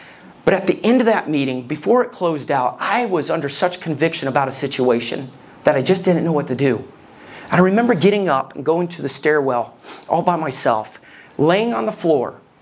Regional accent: Alabama, United States; also born or lived in Detroit, Michigan; I was born in Detroit, Michigan. It's the armpit of Michigan. And I was born there, and then we went from Egypt to the Promised Land, Alabama, and that's where I grew up.

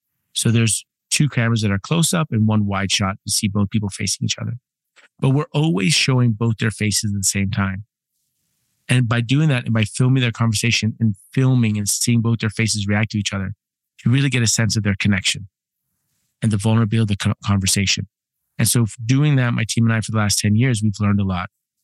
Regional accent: Los Angeles, California, United States; also born or lived in New York; Before that was New York for 18. And before that, I grew up in Los Angeles for 18 years.

